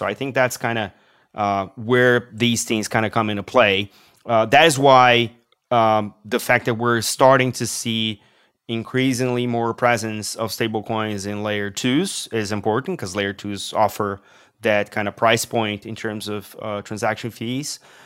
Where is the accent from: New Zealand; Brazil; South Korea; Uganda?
Brazil; I come from Brazil.